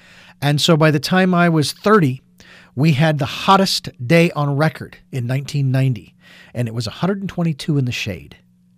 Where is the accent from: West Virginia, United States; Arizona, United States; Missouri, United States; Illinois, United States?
Arizona, United States; Phoenix; my hometown of Phoenix, Arizona, and when I grew up, we had what they would call the monsoon that would roll through.